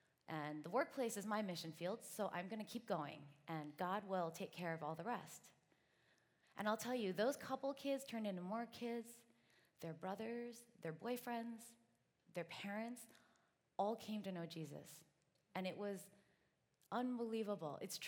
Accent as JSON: {"language": "English", "country": "United States", "tie": "born there", "said": "I was born in the States, but I've got some Chinese parents, and so I feel like I'm a little bit between those two worlds."}